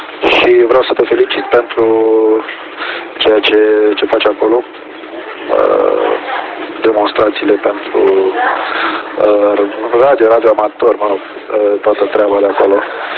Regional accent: Iași, Iași County, Romania; Actual lângă Focșani, sunt din Iași. dar acum la Focșani

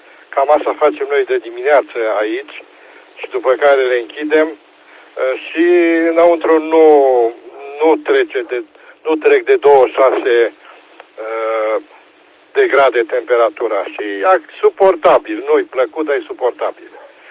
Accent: Timișoara, Timiș County, Romania; sunt din Timișoara. … Timișoara

